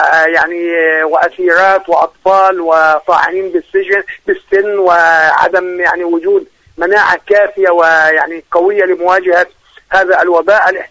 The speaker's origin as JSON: {"language": "Arabic", "country": "Palestine", "said": "فالاحتلال يعني يتعامل معنا كفلسطينيين فقط"}